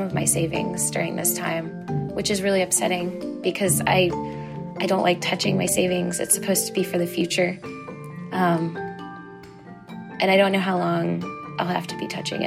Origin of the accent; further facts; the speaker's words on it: Virginia, United States; I'm from Virginia, ironically, but that's not why